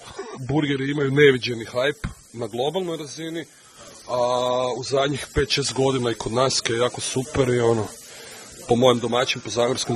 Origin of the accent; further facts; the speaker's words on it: Varaždin, Varaždin County, Croatia; Iz Varaždina originala